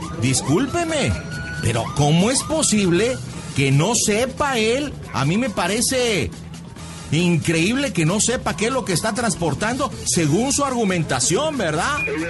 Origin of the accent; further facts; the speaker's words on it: Jalisco, Mexico; Yo soy de Jalisco, ¿sí?